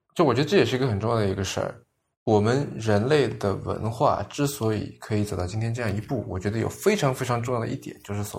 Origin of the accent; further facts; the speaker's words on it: Shaoxing, Zhejiang, China; 比方说我是绍兴人，那我作为从小成长在绍兴的一个人